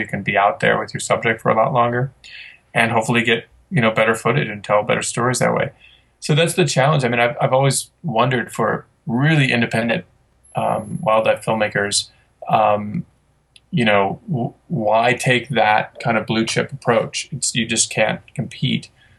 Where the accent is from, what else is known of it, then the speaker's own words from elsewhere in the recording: Midwest, United States; okay, I'm from the Midwest, I'll pick on some place, Herman, Missouri.